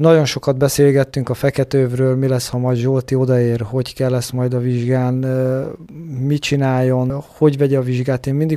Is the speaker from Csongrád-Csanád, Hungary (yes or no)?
yes; Szeged, Csongrád-Csanád, Hungary; mind a ketten szegediek vagyunk, és onnan járunk át ide-vissza